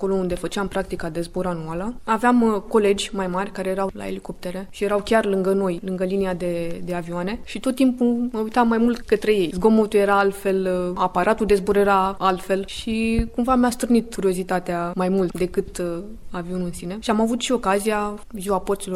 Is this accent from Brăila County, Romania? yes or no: yes; Brăila, Brăila County, Romania; born or raised there